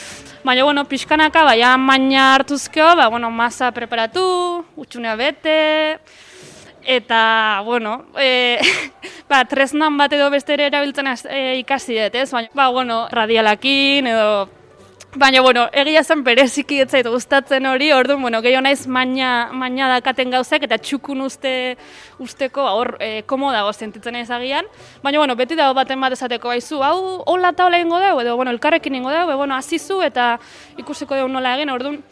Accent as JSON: {"language": "Basque", "town": "Aginaga", "region": "Basque Country", "country": "Spain", "tie": "born there", "said": "25 urte dazkat eta bueno, Aginarra jaiotzez. Zentrotik urruti xamar dago, baina bueno, Aintzi bazterrin jaio nitzan."}